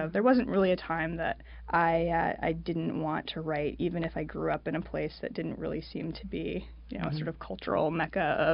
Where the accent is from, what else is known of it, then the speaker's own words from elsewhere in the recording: Florida, United States; also born or lived in Greece; But growing up in Florida, you know, you don't meet a lot of writers.